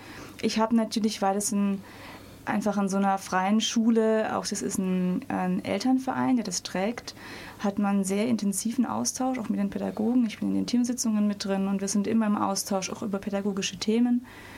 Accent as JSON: {"language": "German", "town": "Stuttgart", "region": "Baden-Württemberg", "country": "Germany", "tie": "born there", "said": "Ich bin in Stuttgart geboren"}